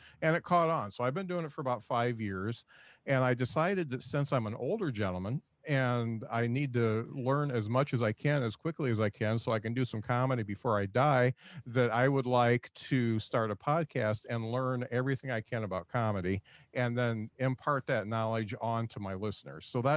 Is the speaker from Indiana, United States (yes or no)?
yes; Mishawaka, Indiana, United States; I'm actually from Mishawaka, Indiana, which is right by South Bend, which is right by Notre Dame.